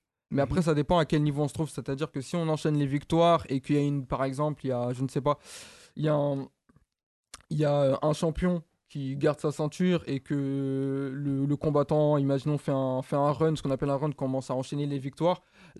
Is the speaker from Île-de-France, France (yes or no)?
yes; Épinay-sur-Seine, Île-de-France, France; j'ai grandi à Épinay-sur-Seine. Ça m'a fait super plaisir personnellement.